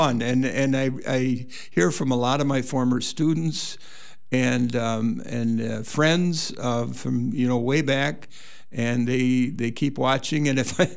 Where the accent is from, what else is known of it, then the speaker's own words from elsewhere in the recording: La Farge, Wisconsin, United States; I grew up in Lafarge and graduated from the high school in 1965.